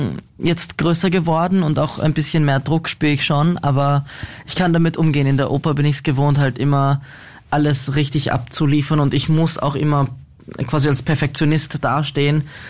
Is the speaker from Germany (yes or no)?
no; Dubai, United Arab Emirates; Ja, ich bin also in Dubai aufgewachsen